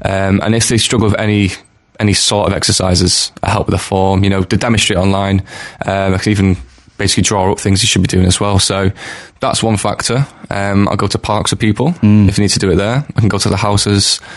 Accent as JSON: {"language": "English", "town": "Manchester", "region": "North West England", "country": "United Kingdom", "said": "because I'm from Manchester originally"}